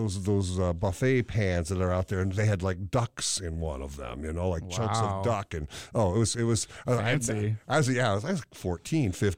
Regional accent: Detroit, Michigan, United States; I grew up in the Detroit area, went to a school called Clintondale, the Clintondale School Systems.

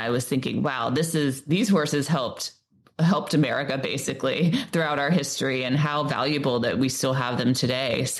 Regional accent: Myrtle Beach, South Carolina, United States; which is in my Myrtle Beach episode, which is my hometown in South Carolina

